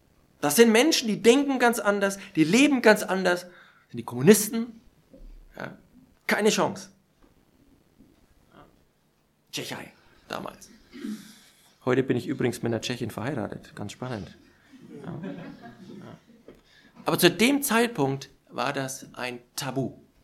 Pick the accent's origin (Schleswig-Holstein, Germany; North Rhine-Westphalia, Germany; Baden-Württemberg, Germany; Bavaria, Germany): Bavaria, Germany; Nuremberg; ich bin ja hier in Nürnberg aufgewachsen